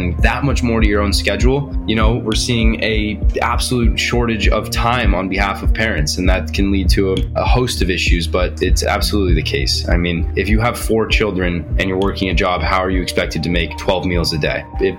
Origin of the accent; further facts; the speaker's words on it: Los Angeles, California, United States; wanting to tell the story of people who lived outside of the bubble that we grew up in Los Angeles.